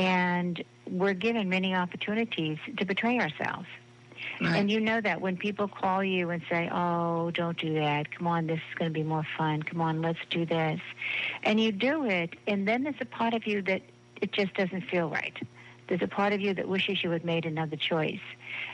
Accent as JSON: {"language": "English", "town": "Boston", "region": "Massachusetts", "country": "United States", "tie": "born or raised there", "said": "growing up in South Boston, that was an expectation"}